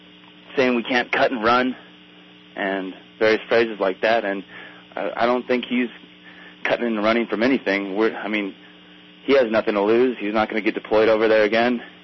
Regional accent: Walnut Creek, California, United States; Well, I grew up in Walnut Creek, which is a pretty well-to-do city in the East Bay

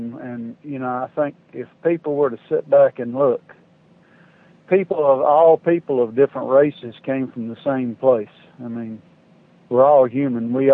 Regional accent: Tennessee, United States; Well, I was born and raised over in East Tennessee up in the Appalachian Mountains, and here in Middle Tennessee, the culture is entirely different.

